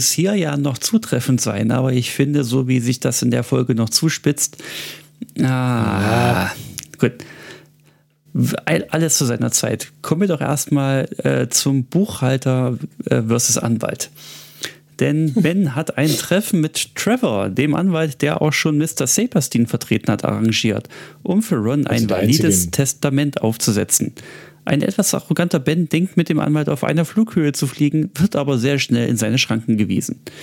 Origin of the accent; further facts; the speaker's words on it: England, United Kingdom; Man muss ja als Engländer auch irgendwo relatable bleiben